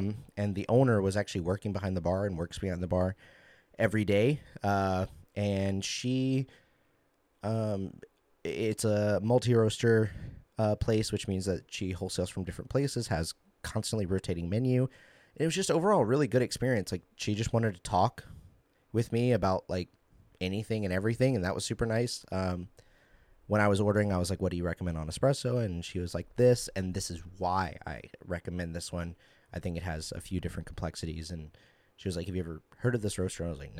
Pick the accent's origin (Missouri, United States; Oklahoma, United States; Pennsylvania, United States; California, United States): Missouri, United States; So, you know, me and my partner, we're from Missouri